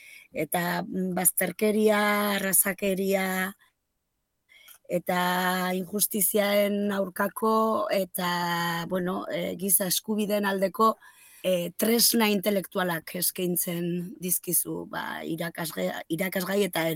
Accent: Lakuntza, Navarre, Spain; jatorriz lakuntzakoa

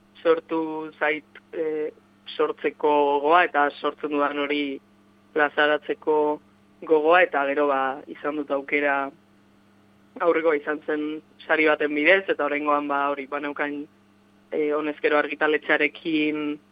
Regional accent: Durango, Basque Country, Spain; uste dut ez dudala inoiz liburua etxetik hain urrun aurkeztu ni Durangokoa naiz.

